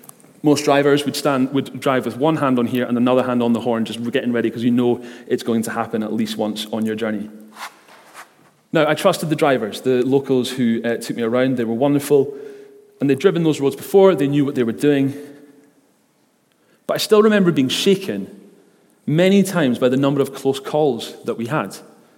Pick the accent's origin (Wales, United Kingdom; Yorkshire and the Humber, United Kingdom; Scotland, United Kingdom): Scotland, United Kingdom; Isle of Lewis; I am from the Isle of Lewis, so I've been there for the past couple of weeks over Christmas time, mostly speaking Gaelic to a lot of people that I know up there.